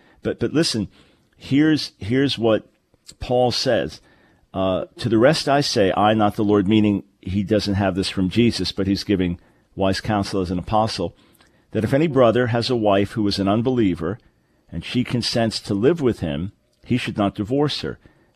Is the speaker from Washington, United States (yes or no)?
no; New York City, New York, United States; I grew up in New York, and it's my favorite city